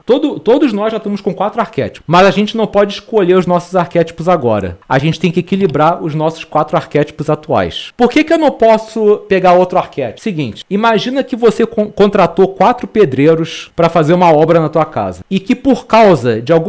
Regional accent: Portugal; Na verdade, eu sou português, sou descendente de moro.

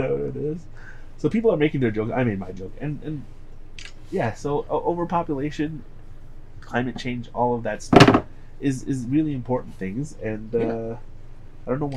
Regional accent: Canada; oh, no need to worry. I'm Canadian.

